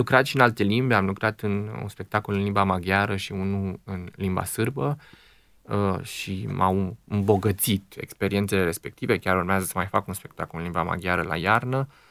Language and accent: Romanian; Novaci, Gorj County, Romania; Sunt jumătate oltean, tata e din Bistrița Năsăud, dar am copilărit la Novaci și atunci e foarte în mine zona aceea și limba și ritmul și nebunia oltenească.